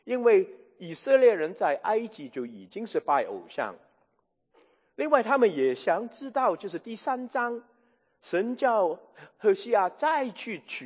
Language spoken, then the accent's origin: Chinese; Guangdong, China; 这个就是我们广东人说一脚踏两船就是不能专一的这个意思。